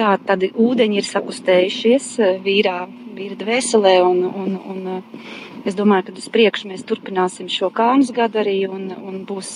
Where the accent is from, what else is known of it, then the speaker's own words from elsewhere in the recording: Krimulda, Vidzeme, Latvia; Mēs esam no Krimuldas, dzīvojam Krimuldā, piederam Siguldas katoļu draudzē.